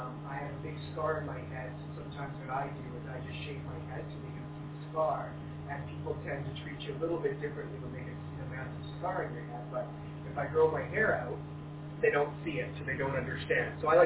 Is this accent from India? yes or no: no; British Columbia, Canada; I'm from Canada. I'm in B.C.